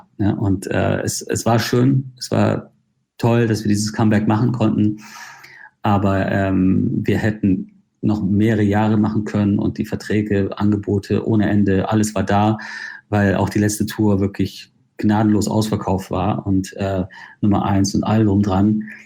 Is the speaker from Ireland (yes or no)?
yes; Ireland; German is a second language; also born or lived in Spain; Naja, ich bezeichne mich schon als Ire. Ich bin irischer Staatsbürger. Ich bin zwar in Spanien geboren und habe ein sehr verrücktes Leben und habe in vielen Ländern gelebt. Aber ich habe mich in Irland immer zu Hause gefühlt.